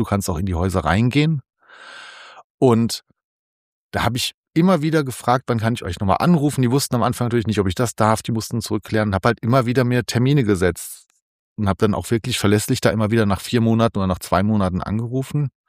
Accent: Hesse, Germany; also born or lived in Essen; ich ziehe jetzt mal nach Köln, weil ich bin in der Wetterau aufgewachsen, das ist nicht so das schönste Pflaster

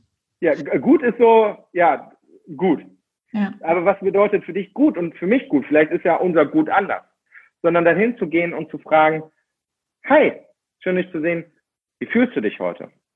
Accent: Austria; Und ich komme aus Österreich und dort haben wir einige Berge.

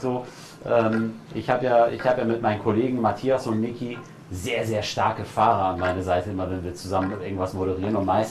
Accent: Bielefeld, North Rhine-Westphalia, Germany; ich finde es ja sehr schade als Bielefelder

